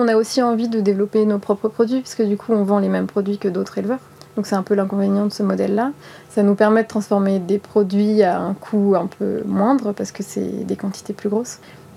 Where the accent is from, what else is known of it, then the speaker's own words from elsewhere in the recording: Brittany, France; Moi, je suis bretonne.